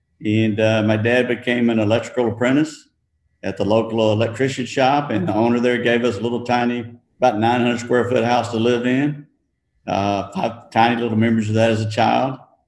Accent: Deep South, United States; And growing up in the Deep South, went through the segregation period of time

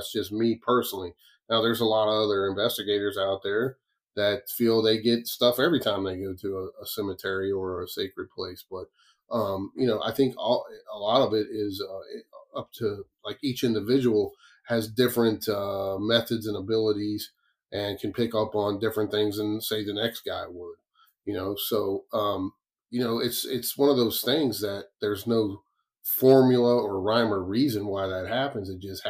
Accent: West Virginia, United States; because West Virginia is my home state of where I base my home base out of.

